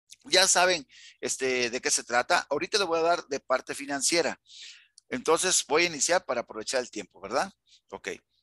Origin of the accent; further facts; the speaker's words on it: Veracruz, Mexico; also born or lived in Ensenada; now in Mexico City, Mexico; Soy veracruzano.